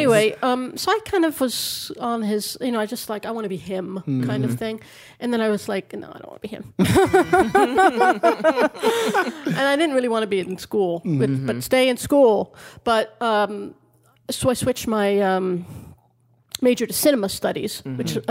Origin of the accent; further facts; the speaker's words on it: New York, United States; moved away as an adult; I was born and raised in New York, mm-hmm. and that's where I started my career.